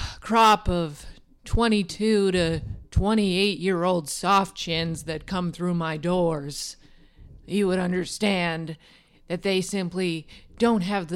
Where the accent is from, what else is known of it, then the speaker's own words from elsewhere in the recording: Midwest, United States; I'm born and raised in the Midwest. I'm a salt of the earth woman.